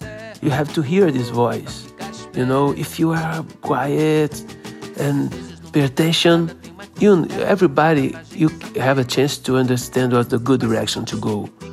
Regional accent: Brazil; now in Los Angeles, United States; when we are out from Brazil, we can look to our culture with in a big picture, you know? I think I feel more Brazilian here.

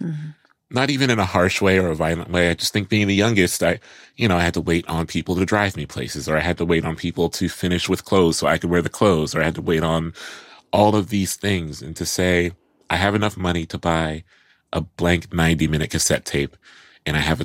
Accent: Columbus, Ohio, United States; because when I'm in my hometown, when I'm in Columbus, I'm reminded that, you know, I don't know if I was bad then.

